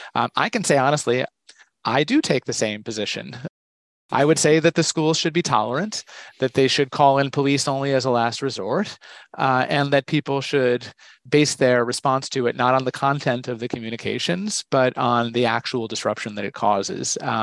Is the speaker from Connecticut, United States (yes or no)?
yes; New Haven, Connecticut, United States; And I remember growing up in New Haven in a college community